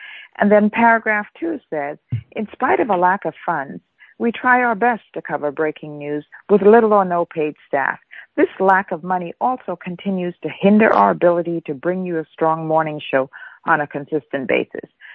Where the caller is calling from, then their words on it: New York, United States; I'm calling from New York.